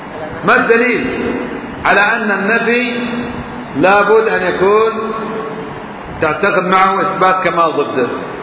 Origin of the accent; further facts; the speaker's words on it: Kuwait; القرآن اللي عندنا في الكويت ما في